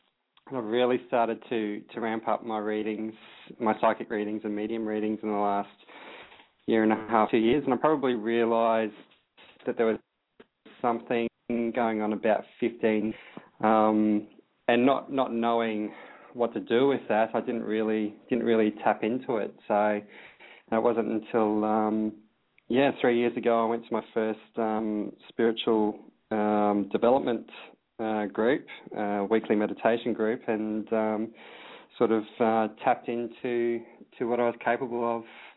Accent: Brisbane, Queensland, Australia; I'm from Brisbane in Queensland.

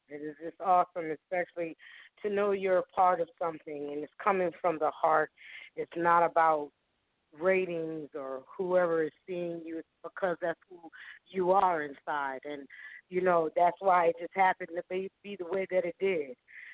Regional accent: Stamford, Connecticut, United States; also born or lived in New Haven / Bridgeport / Norwalk; I'm from Stamford, Connecticut. Richmond, I lived a little bit of everywhere. So I'm from Stamford, but I've lived in New Haven, Bridgeport, Norwalk.

